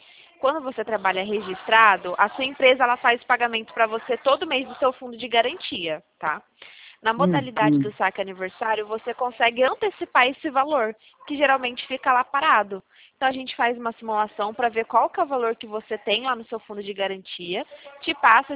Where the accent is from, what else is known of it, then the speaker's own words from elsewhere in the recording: Ribeirão Preto, São Paulo, Brazil; eu sou de Ribeirão Preto também